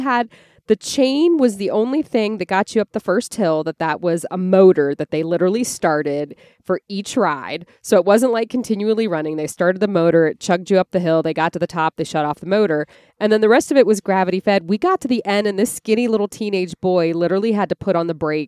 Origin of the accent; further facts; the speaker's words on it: Columbus, Ohio, United States; Yeah, and I grew up in Columbus, Ohio, you know, with Jack Hanna.